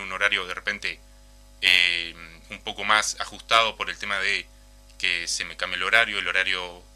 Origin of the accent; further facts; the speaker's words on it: Casupá, Florida, Uruguay; Soy del interior, soy de Casupá.